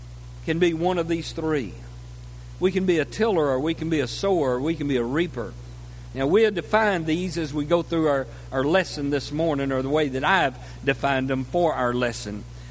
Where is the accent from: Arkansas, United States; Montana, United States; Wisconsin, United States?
Arkansas, United States; Now, I grew up over in Arkansas in farm country. Grew up on a farm. We had a small farm that my dad operated, just a real small farm, but we were able to make a living off of that.